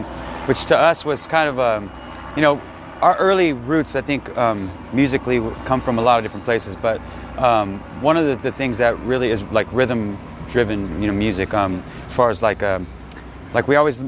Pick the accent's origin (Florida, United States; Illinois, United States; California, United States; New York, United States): California, United States; Sacramento; Well, we're from Sacramento, which is Northern California, but it's close to the Bay Area, San Francisco.